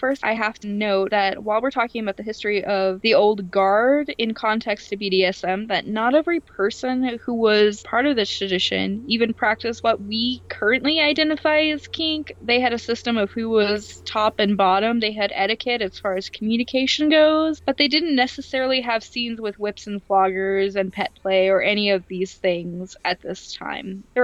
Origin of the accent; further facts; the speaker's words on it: the South, United States; As many of our listeners know, I grew up in the South. For the most part, my family is Southern, and coming out to my family as bisexual was terrifying because of this.